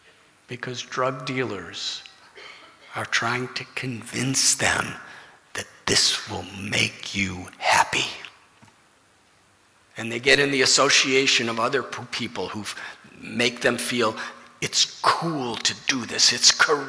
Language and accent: English; Chicago, Illinois, United States; When I was young, I was from Chicago.